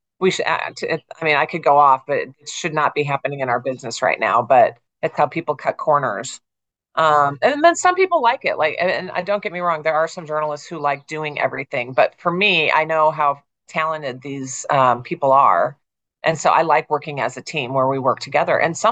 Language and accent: English; Omaha, Nebraska, United States; And so, yeah, I grew up in the Midwest. I'm a Midwest Nebraska girl. And I grew up in Omaha.